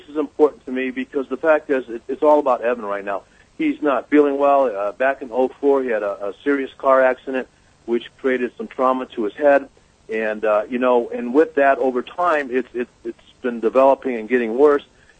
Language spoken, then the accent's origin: English; Chicago, Illinois, United States; I grew up in Chicago, Illinois, and I just knew all my life.